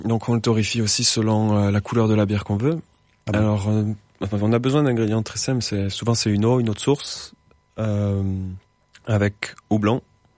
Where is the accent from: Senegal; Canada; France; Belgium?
Belgium; Je suis un vrai Belge.